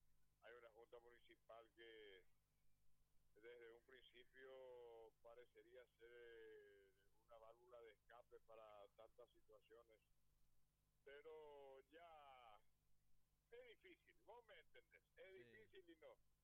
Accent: Paraguay; los paraguayos que vivimos acá, ¿verdad? Porque vos sabés que no somos de por acá.

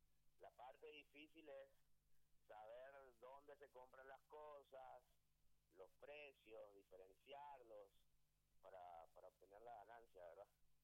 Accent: Luque, Central, Paraguay; Entonces vengo por Luque, o sea, soy de Luque luego y estoy vendiendo por acá.

